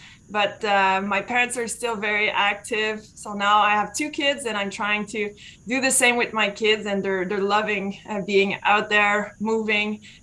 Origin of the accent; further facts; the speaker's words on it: Châteauguay, Quebec, Canada; Yes, I grew up in Châteauguay, Quebec.